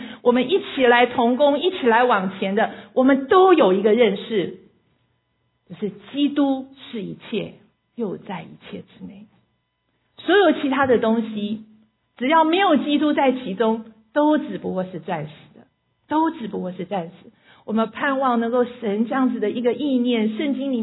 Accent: China; 那尤其在我们中国人的里面，对，我们有这个敬鬼神的一个传统的一个观念在我们里面。

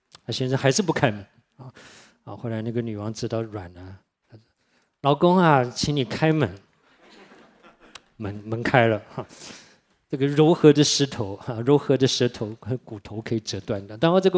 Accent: Tainan, Taiwan; 我们小的时候在台南啊

